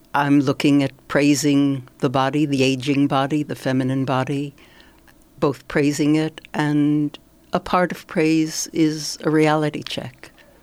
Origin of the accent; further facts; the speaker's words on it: New York City, New York, United States; born there; I was born in New York City